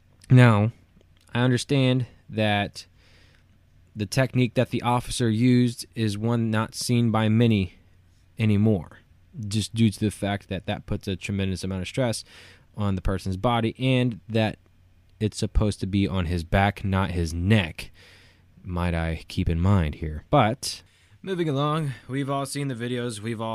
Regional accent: Brenham, Texas, United States; protests have came down to my hometown of Brenham, Texas.

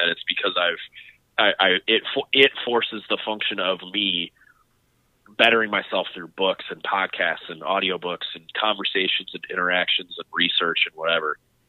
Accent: Michigan, United States; I'll definitely look into that, because I'm from Michigan.

